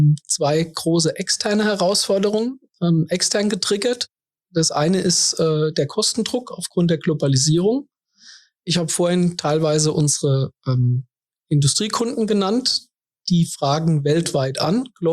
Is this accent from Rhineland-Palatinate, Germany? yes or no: yes; Kaiserslautern, Rhineland-Palatinate, Germany; Ich bin gebürtiger Kaiserslauterer. Das heißt, wir sitzen hier ganz in der Nähe des Instituts.